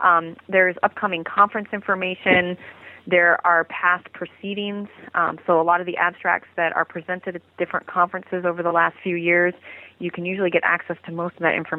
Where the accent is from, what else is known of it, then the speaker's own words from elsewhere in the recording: Michigan, United States; now in Delaware, United States; growing up in Michigan, you know, we had some racing industry, but here in Delaware and Maryland and Pennsylvania, there are several racetracks